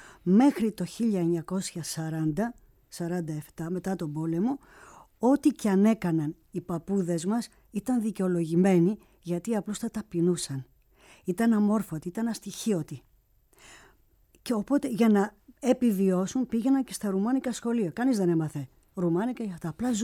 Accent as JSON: {"language": "Greek", "town": "Kalambaka", "region": "Thessaly", "country": "Greece", "tie": "born or raised there", "said": "έχουμε ακόμη και τοπονύμια και στο χωριό μου, στην Ορεινή Καλαμπάκα, έχουμε τοπονύμια Σλάβικα."}